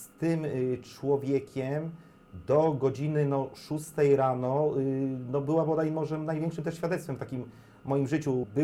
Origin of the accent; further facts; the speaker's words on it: Różanki, Lubusz Voivodeship, Poland; w moim obwodzie, obejmującym moją rodzinną wioskę Różanki pod Podgorzem Wielkopolskim